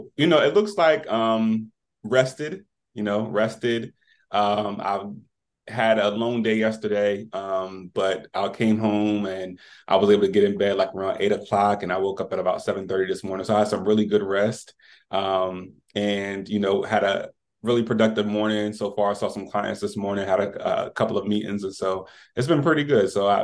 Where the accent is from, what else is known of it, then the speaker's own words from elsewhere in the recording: Delaware, United States; now in Maryland, United States; I'm just a regular guy from Delaware. I was born and raised in Delaware my entire life. I recently just relocated to Maryland, like in the DC area, for school.